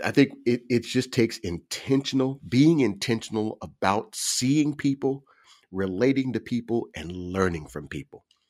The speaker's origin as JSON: {"language": "English", "town": "Cincinnati", "region": "Ohio", "country": "United States", "said": "I'm a kid from Cincinnati. We were close by states."}